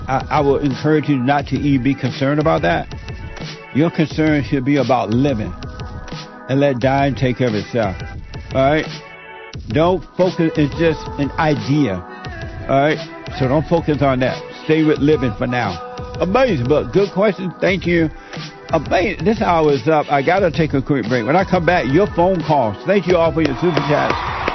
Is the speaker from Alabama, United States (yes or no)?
yes; Alabama, United States; There was this woman when I was growing up in Alabama, she used to always hang out at this bridge and that you have to cross.